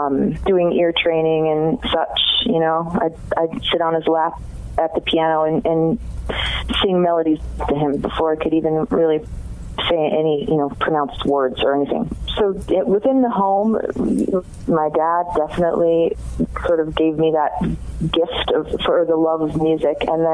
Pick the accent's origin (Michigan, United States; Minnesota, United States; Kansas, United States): Michigan, United States; Muskegon; I grew up in Muskegon, in a tiny little neighborhood called Bluffton, which is actually like a peninsula in and of itself, because it's surrounded by Muskegon Lake Michigan